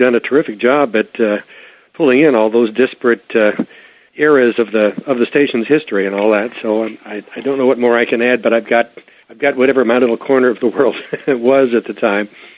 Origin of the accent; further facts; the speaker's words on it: Louisville, Kentucky, United States; I grew up with the station growing up in Louisville, so I'm one of the few homegrown people